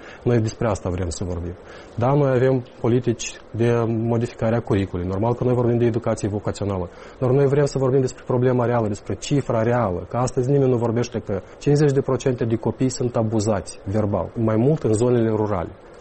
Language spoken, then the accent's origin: Romanian; Tiraspol, Transnistria, Moldova; Eu sunt din Tiraspol